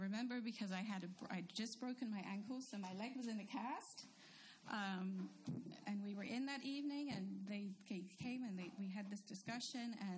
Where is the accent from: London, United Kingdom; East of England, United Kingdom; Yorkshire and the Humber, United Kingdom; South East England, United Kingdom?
London, United Kingdom; New Cross; So I grew up here, as I've shared. I grew up in New Cross, which is just down the road, around the corner, whatever, from here, and grew up going to church, chapel, every Sunday.